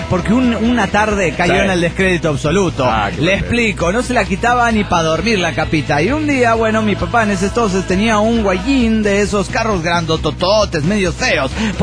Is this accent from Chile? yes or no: no; Santa Rosa, La Pampa, Argentina; de Santa Rosa, Argentina.